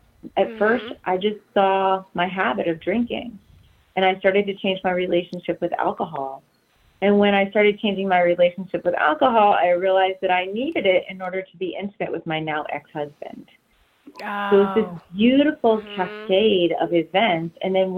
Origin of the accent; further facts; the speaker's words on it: the South, United States; I was raised in the South. I was in church every single day, literally, because I went to school there